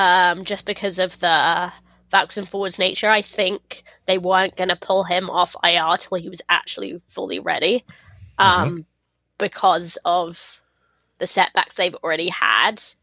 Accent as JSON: {"language": "English", "country": "United Kingdom", "said": "I think I'm too British or something."}